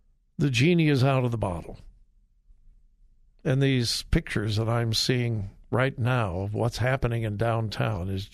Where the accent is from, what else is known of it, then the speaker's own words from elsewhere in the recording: Los Angeles, California, United States; Hey, I'm from Los Angeles. I've never lived in a downtown, but I love cities.